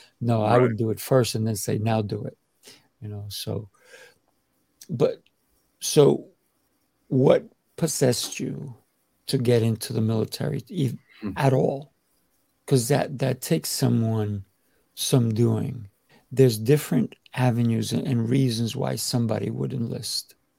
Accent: New York, United States; I grew up in New York and I also enjoyed playing outside.

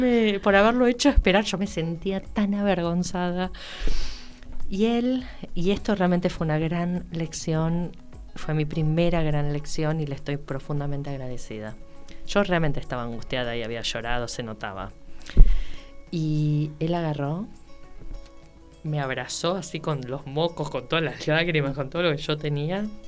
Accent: Argentina; ¿de dónde sos? De Argentina.

